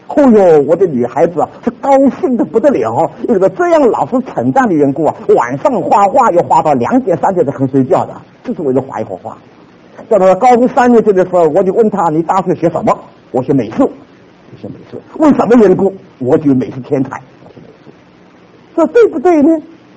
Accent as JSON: {"language": "Chinese", "country": "China", "said": "我们中国的同学或者我们中国人，我们常常犯到这个的毛病"}